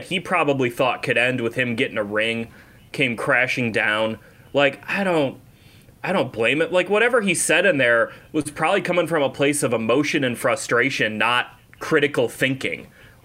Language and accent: English; Illinois, United States; Listen, Jimmy Garoppolo and I are, we're both from the Chicago suburbs.